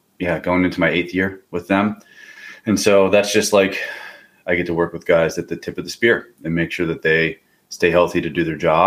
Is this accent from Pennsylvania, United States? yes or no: yes; Pennsylvania, United States; I grew up hunting in Pennsylvania. And then I started getting into Western hunting.